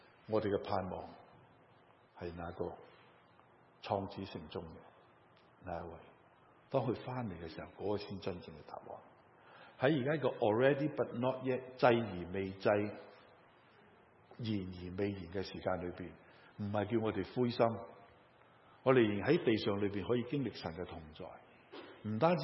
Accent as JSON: {"language": "Chinese", "country": "Hong Kong", "tie": "born or raised there", "said": "我11月底就要再去香港，很多人很担心，牧师不要回啊，我使乜惊，因为我在那里长大"}